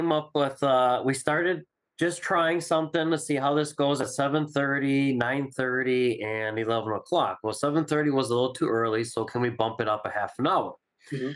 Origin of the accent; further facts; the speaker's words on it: Wisconsin, United States; So I'm originally from Southeast Wisconsin, went through the track of pre-seminary at the Concordia, Wisconsin, right through Seminary St. Louis.